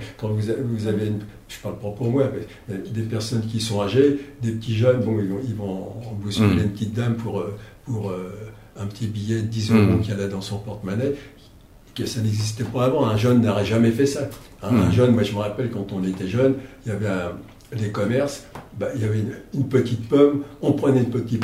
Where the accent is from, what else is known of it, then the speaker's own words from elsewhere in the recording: Nogent-sur-Marne, Île-de-France, France; Quand j'étais jeune, j'habitais à Nogent-sur-Marne.